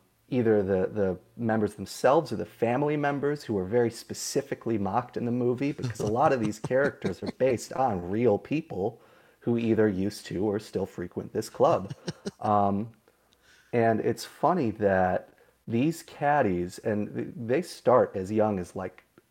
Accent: Wilmette, Illinois, United States; I'm from Wilmette, Illinois, on Chicago's North Side.

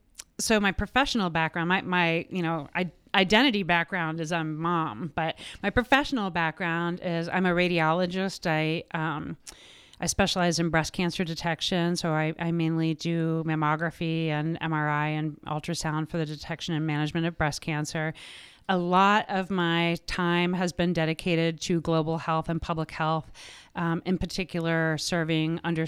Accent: Ohio, United States; born there; So I was born in Ohio, in the Midwest. We moved around a little bit.

